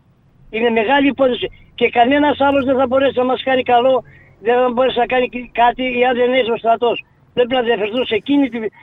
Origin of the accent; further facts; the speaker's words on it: Greece; also born or lived in Athens; Έφυγα από το χωριό μου στα 15 μου χρόνια. Ούτε 15 δεν ήμουν.